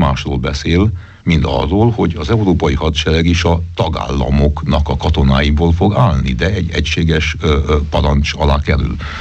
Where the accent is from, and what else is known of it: Romania